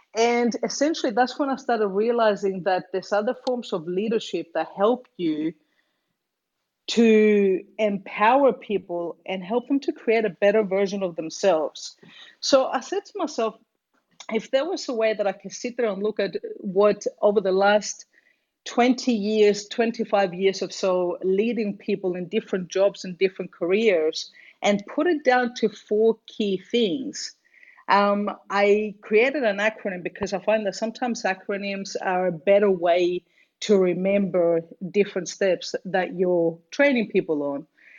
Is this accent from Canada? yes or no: no; Cyprus; also born or lived in Australia / London / Lithuania; So I'm originally from Cyprus. This is where I'm actually based at this point in time. I spent half my life living in Australia, though, and the other half living between Cyprus, London, slash a little bit of Lithuania.